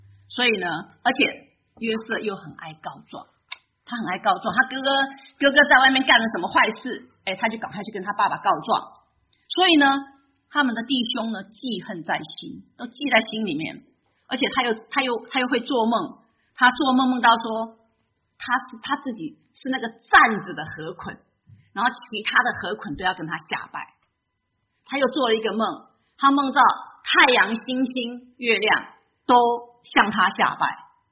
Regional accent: Taiwan; 我们台湾人喜欢说是老先角

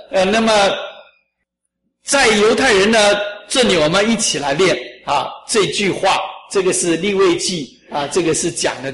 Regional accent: China; 或许像我们中国人讲的年年有余吧

